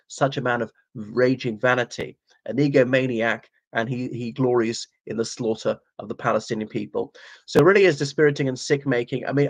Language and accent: English; Ireland; I'm extremely proud as an Irishman, the Republic of Ireland